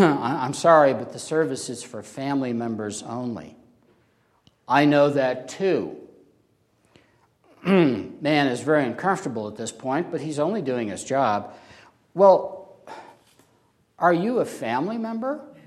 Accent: Missouri, United States; I'm not a fan of the Klan, but growing up in Missouri, I knew people who were.

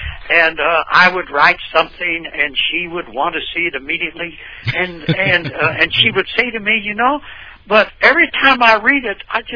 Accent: Missouri, United States; I grew up in Ozarks of southwestern Missouri, was much more evangelical.

